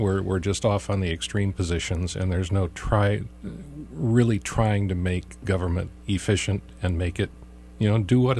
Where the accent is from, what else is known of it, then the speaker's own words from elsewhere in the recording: Michigan, United States; and I grew up in Michigan.